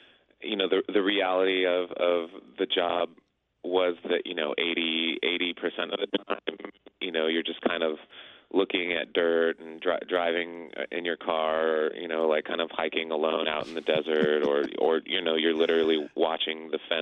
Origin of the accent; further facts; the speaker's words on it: Southwest, United States; my mother was a park ranger, so I grew up in the Southwest. I grew up, you know, close to the desert.